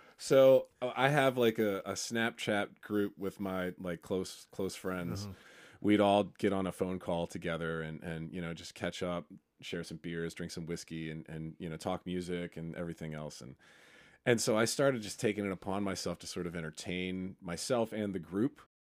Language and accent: English; Finksburg, Maryland, United States; I grew up in Finksburg, but I went to Westminster High.